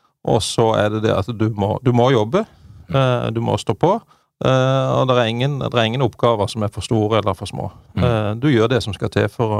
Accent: Mandal, Agder, Norway; Nei, altså, født og oppvokst i Mandal i Vest-Agder, i Bjelland. Lita bygd der.

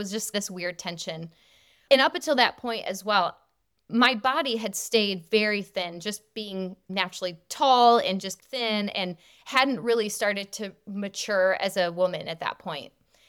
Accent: Detroit, Michigan, United States; because I'm from Detroit. And so it was like a 4 or 5 hour drive.

